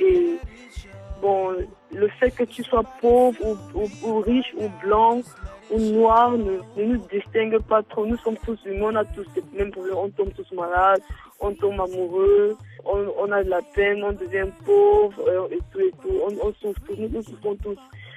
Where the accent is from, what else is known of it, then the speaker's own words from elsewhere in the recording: Cameroon; je suis camerounaise.